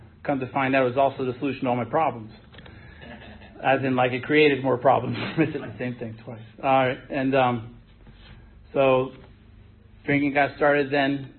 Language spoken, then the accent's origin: English; Madison, Virginia, United States; I was born and raised in Madison, went to Culpeper Schools